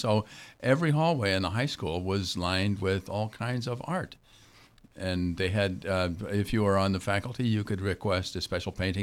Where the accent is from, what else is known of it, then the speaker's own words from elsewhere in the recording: Cedar Rapids, Iowa, United States; also born or lived in Ottawa; I grew up in Cedar Rapids, Iowa.